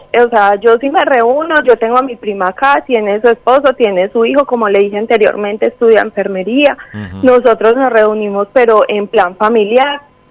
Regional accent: Colombia; now in Argentina; simplemente porque somos colombianos.

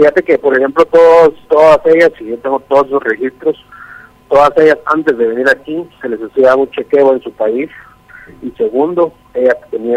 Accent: Guatemala; como guatemalteco

